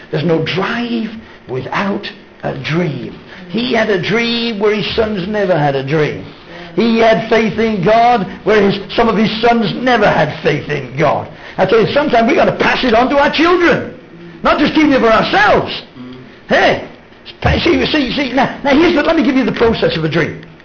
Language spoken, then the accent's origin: English; England, United Kingdom; moved away as an adult; I emigrated to South Africa when I was 21 from England.